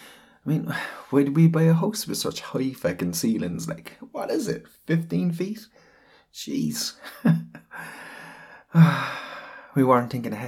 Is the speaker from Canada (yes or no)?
no; Ireland; I'm Irish. We built the world, for God's sake.